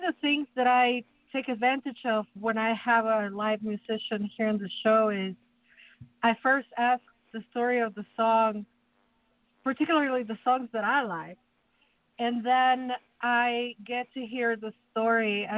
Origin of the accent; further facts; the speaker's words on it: Mexico City, Mexico; now in Chicago, United States; So, Lou, I'm from Mexico, so I'm from Mexico City, and I transplanted here to Chicago